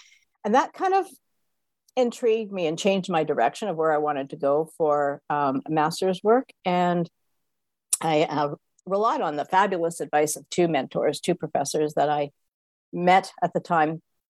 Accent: Toronto, Ontario, Canada; And born and raised in Toronto, grew up in Toronto

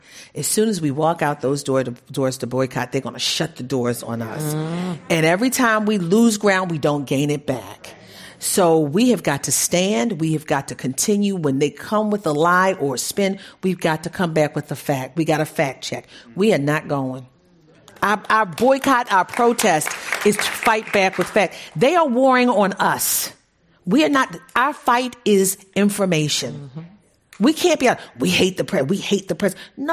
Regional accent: Baltimore, Maryland, United States; I'm from Baltimore. I was going to give a good Baltimore drag

